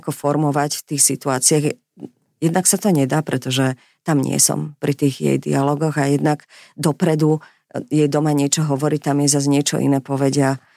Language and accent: Slovak; Bratislava, Bratislava Region, Slovakia; tak ja som z Bratislavy, z Petržalky.